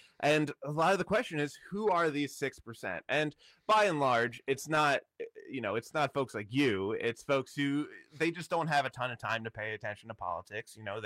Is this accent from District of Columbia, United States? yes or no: yes; Washington, District of Columbia, United States; And I can say that because I'm from Washington D.C. and you can see those people